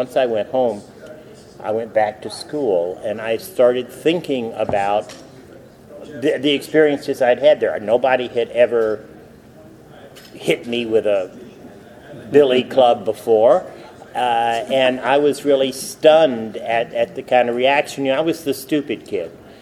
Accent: McComb, Mississippi, United States; I actually was born and raised in Macomb, Mississippi.

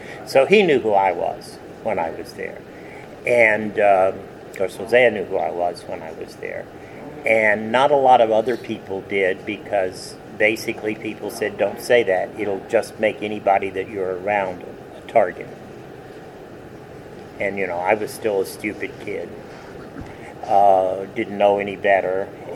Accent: Mississippi, United States; Well, I probably lost that accent when I went away to school, because I was from southern Mississippi and I went to the University of Notre Dame.

